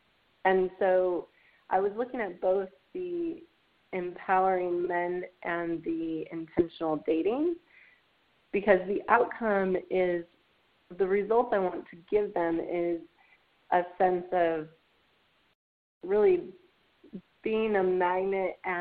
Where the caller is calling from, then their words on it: Austin, Texas, United States; I am calling from Austin, Texas.